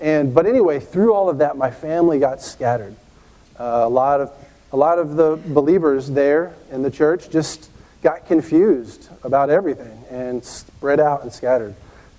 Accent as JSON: {"language": "English", "town": "Atlanta", "region": "Georgia", "country": "United States", "tie": "born or raised there", "lives_now": "Athens, United States", "said": "I live and serve in Georgia. I grew up in Atlanta. I served there for a while with Brother Vern."}